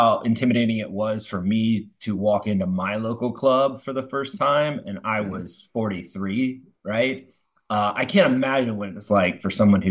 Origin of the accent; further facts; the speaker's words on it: Harrisonburg, Virginia, United States; I'm from Harrisonburg, Virginia.